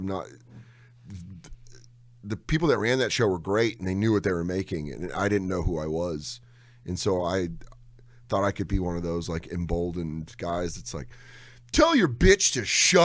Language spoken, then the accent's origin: English; Denver, Colorado, United States; And I grew up in Denver, which if you grow up in Denver, you give in to Bronco Nation.